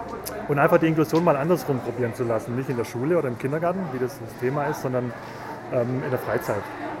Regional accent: Neu-Ulm, Bavaria, Germany; Ja, ich komme aus Neu-Ulm.

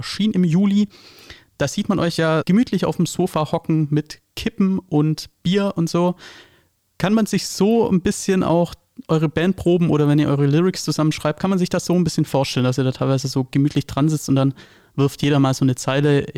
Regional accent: Baden-Württemberg, Germany; Ich bin Schwabe, da Schaffe, Schaffe, Heißlebauer heißt es bei uns.

